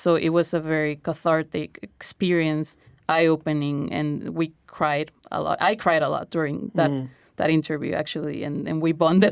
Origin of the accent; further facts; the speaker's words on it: Tijuana, Baja California, Mexico; I was born and raised in Tijuana. I studied in Tijuana my whole life, been living there my whole life. But I started crossing the border to go to work when I was 18 years old.